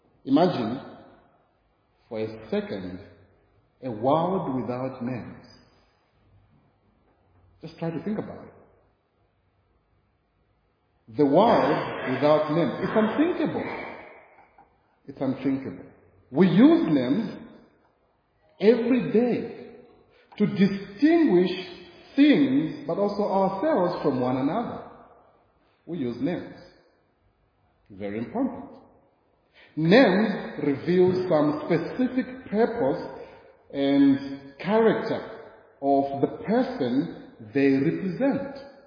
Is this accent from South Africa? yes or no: yes; Kempton Park, Gauteng, South Africa; I come from Kempton Park and I'm lecturing at Nkanya